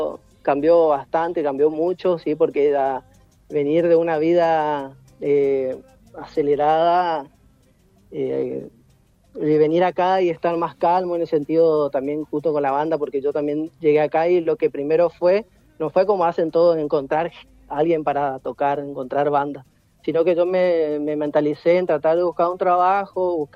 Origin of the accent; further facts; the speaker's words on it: Argentina; now in Italy; Baltasar y yo somos el único argentino